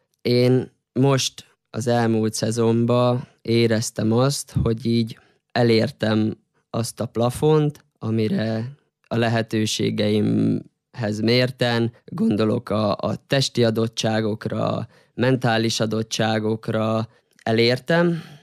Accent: Senta, Vojvodina, Serbia; Zentán is töltöttem úgy a eddigi fiatalságom meghatározó részét. Ott nőttem fel 6 éves koromtól egészen 20 éves koromig. Ott jártam ki az általános iskolát, a gimnáziumot.

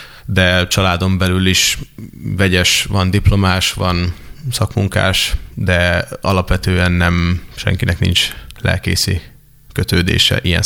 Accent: Nyíregyháza, Szabolcs-Szatmár-Bereg, Hungary; born there; also born or lived in Ibrány / Debrecen; nyíregyházi születésű vagyok, úgyhogy nem jöttem messziről. Viszont tanulmányaim Debrecenbe vittek a középiskolában. Középiskolai éveket Debrecenben töltöttem, a református gimnáziumban

